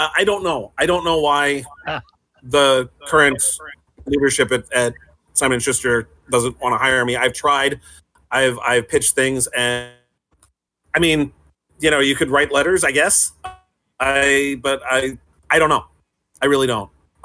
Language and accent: English; New York City, New York, United States; I grew up in New York City in the 1970s, watching Star Trek reruns on a local independent station, which aired it every weeknight at 6 p.m.